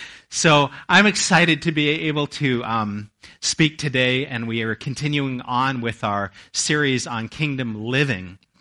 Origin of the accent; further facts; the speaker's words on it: Canada; also born or lived in southern US; I'm from Canada, but I lived a number of years in the southern U.S., and it's hot and humid there.